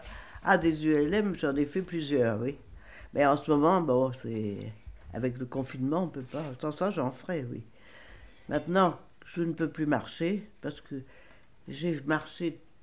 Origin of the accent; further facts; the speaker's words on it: Hauts-de-France, France; je ne suis pas du tout du pays, parce que je suis du Nord.